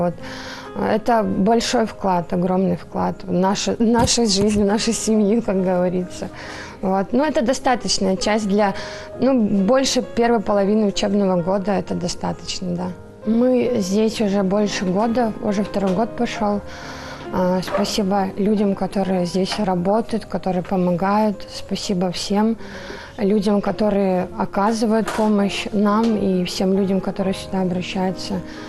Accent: Donetsk Oblast, Ukraine; moved away; мы приехали из Украины, из Донецкой области.

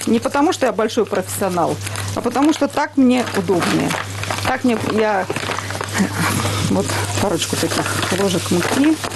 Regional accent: Baku, Azerbaijan; у меня есть корни. Я сама родом из Баку.

